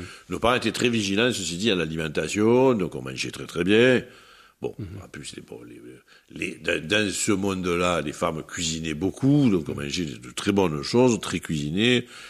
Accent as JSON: {"language": "French", "town": "Marseille", "region": "Provence-Alpes-Côte d'Azur", "country": "France", "tie": "born or raised there", "said": "enfin, j'étais de ce quartier-là."}